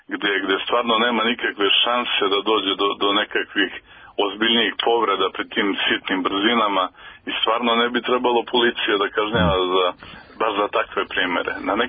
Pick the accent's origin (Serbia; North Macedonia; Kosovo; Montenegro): Serbia; Kraljevo, Raška District; evo konkretno kod nas u Kraljevu